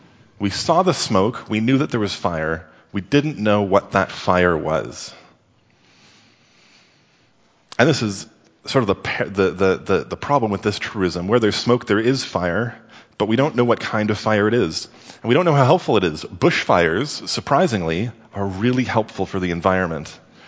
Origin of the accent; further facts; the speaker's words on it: Sudbury, Ontario, Canada; When I was growing up in Sudbury, if you've never been to Sudbury, you can just imagine a city center surrounded by hundreds of miles of trees.